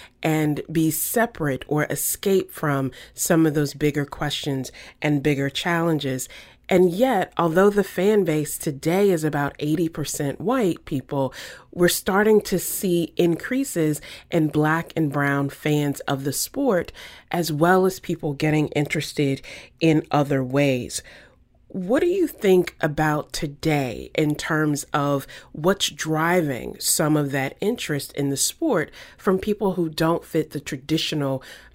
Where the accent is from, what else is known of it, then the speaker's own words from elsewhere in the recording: Virginia, United States; You know, I grew up in Virginia, not too far from Danville, where Wendell Scott was born and raised.